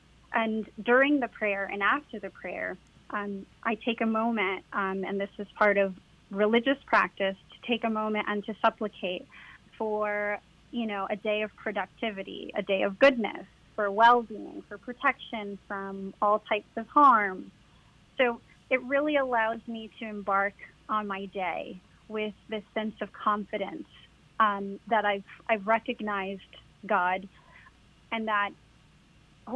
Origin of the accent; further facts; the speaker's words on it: United States; because I am American, born and raised, born to American parents who are also American, born and raised.